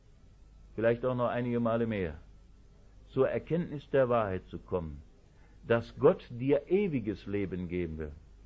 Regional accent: Wuppertal, North Rhine-Westphalia, Germany; Ich bin noch im Krieg geboren. Ich habe noch die Jahre 45 bis 49 mitgemacht, wo ich auf den Straßen von Wuppertal Brennnesseln gesucht habe

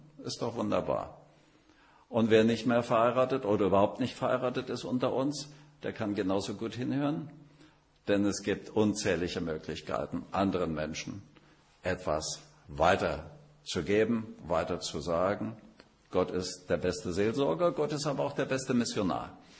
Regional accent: Markkleeberg, Saxony, Germany; moved away; also born or lived in Sudetenland; ich bin aus Leipzig, Markkleeberg, aufgewachsen, geboren im Sudetenland, mit 1,5 Jahren als kleines Windelkind auf dem Schoß meiner Mutter durchs Erzgebirge gefahren worden.

